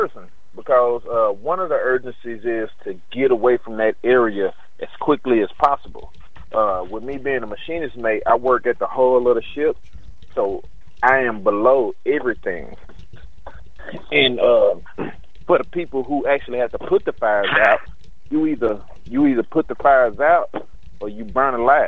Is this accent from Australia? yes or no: no; Chattanooga, Tennessee, United States; because he was from Houston, I was from Chattanooga where I'm at, so we done had these relations before.